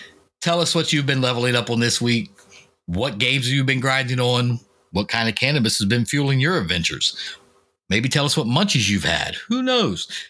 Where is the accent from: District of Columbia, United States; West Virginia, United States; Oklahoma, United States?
West Virginia, United States; Charleston; That was based in West Virginia. So for me, it was like nostalgic because I'm from West Virginia. I'm from Charleston where it was all everything.